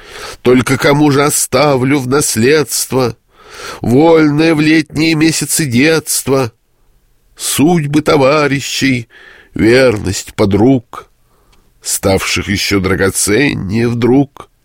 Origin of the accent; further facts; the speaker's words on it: Volga region, Russia; Ну, я волжанин, так что ж, переправа более чем уместно